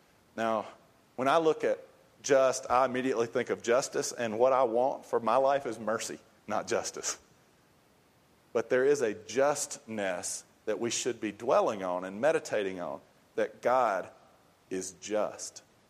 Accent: United States; But that's probably because I'm an American and a Protestant, and I don't put nobility up there.

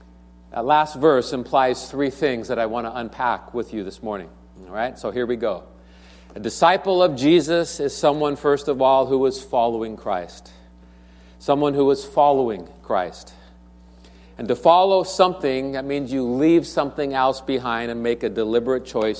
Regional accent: Portland, United States; I enjoyed sports with him as a youngster growing up in Portland.

